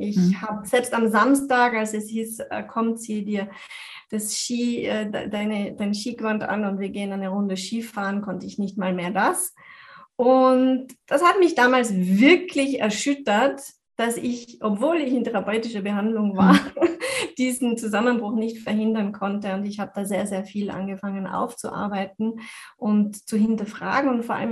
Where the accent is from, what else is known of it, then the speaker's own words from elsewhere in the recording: France; German is a second language; now in Austria; ich konnte Deutsch noch nicht so gut wie jetzt. Das ist nicht meine Muttersprache. Ich bin in Frankreich geboren und aufgewachsen.